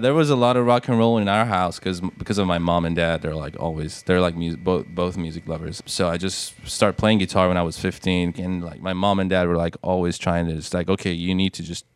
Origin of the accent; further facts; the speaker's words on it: Tehran, Tehran Province, Iran; English is a second language; So culturally in Tehran, it's a really mixed